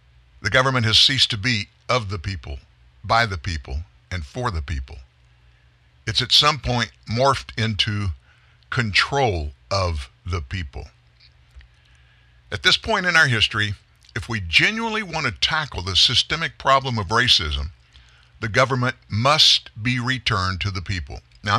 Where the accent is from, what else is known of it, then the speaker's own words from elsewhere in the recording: Southern United States, United States; Listen, folks, I'm 66 years old. I grew up in the South.